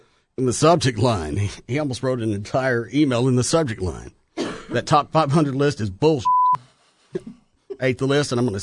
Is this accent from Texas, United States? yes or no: yes; Dallas, Texas, United States; I'm a native from Dallas and saw that top 500 list.